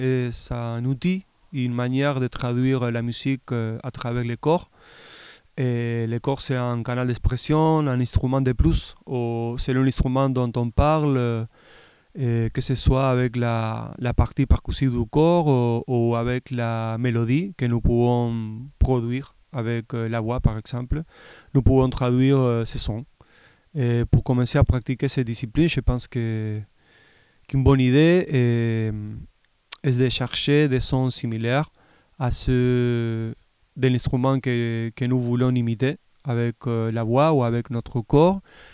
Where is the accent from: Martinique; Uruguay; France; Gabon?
Uruguay; je suis originaire de l'Uruguay. J'ai eu la chance d'être immergé dans le monde de la musique et de la danse depuis mon enfance.